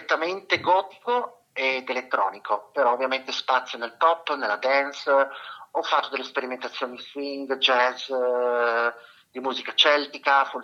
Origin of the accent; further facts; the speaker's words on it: Gorizia, Friuli-Venezia Giulia, Italy; born there; now in Udine, Italy; io vivo a Udine, quindi sono friulano, però sono nato a Gorizia, quindi in una città di frontiera.